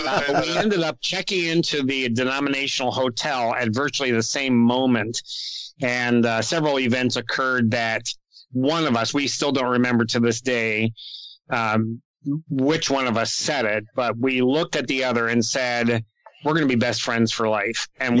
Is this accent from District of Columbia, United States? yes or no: yes; Washington, District of Columbia, United States; born there; I was born in Washington, D.C.